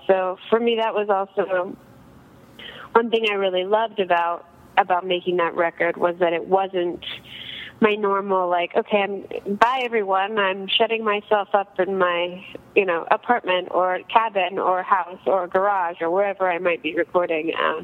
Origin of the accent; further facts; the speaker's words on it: United States; I haven't spent that much time in Europe, so it's interesting to experience it as an American for the first time in a lot of places